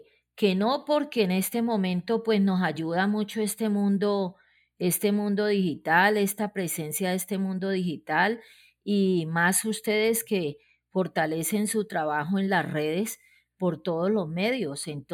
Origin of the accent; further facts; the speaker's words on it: Palmira, Valle del Cauca, Colombia; soy de Palmira Valle. En este momento pues ya tengo 60 años bien vividos